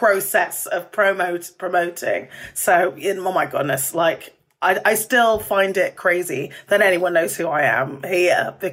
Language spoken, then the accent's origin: English; United Kingdom; How do I absorb that as a Brit? You know, we're dreadful with compliments.